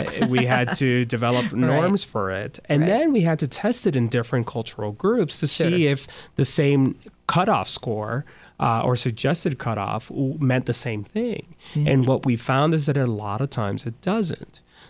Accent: Puerto Rico; born there; I was born in Puerto Rico. Puerto Ricans tend to have a different concept of time.

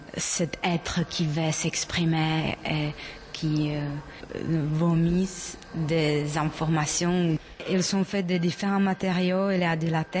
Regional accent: Prague, Czechia; French is a second language; moved away as an adult; Je suis née à Prague et depuis assez petite, j'ai étudié la langue française

